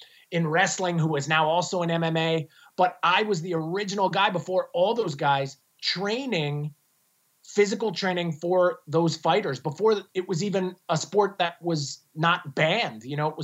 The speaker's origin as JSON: {"language": "English", "region": "New York", "country": "United States", "tie": "born or raised there", "said": "But my story, I grew up outside of New York City as a kid."}